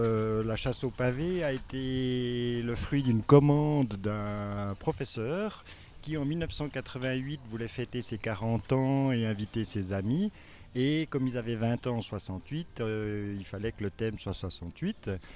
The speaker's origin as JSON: {"language": "French", "town": "La Chaux-de-Fonds", "region": "Neuchâtel", "country": "Switzerland", "tie": "born or raised there", "said": "je suis né à La Chaux-de-Fonds et j'y suis j'y ai toujours vécu à part de rares courts séjours à Neuchâtel et à Genève."}